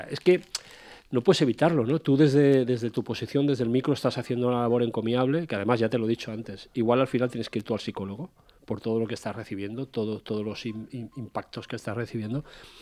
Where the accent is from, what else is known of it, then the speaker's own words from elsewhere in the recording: Valencian Community, Spain; En mi pueblo, Yombay, ya sabéis todo lo que pasó también.